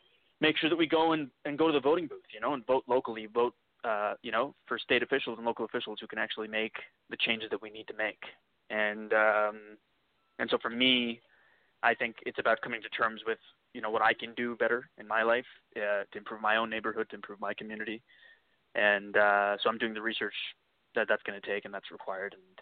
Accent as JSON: {"language": "English", "country": "Kuwait", "tie": "born or raised there", "also_born_or_lived": "Mumbai, India", "said": "I'm originally from Mumbai, India. I was born there. And when I was three, I moved to the Middle East and growing up in Kuwait."}